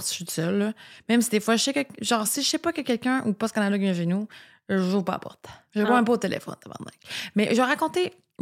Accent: Quebec, Canada; Moi, je viens de la Gaspésie, il y avait un chien derrière chez nous.

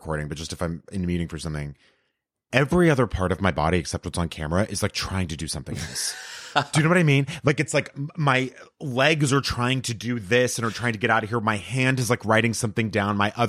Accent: El Paso, Texas, United States; Texas. So I grew up in El Paso and my family's from, they live in Austin, Houston, Florida, and El Paso now.

